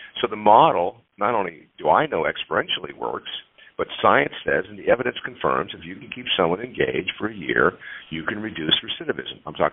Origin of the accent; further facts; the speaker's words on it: San Diego, California, United States; and I grew up in San Diego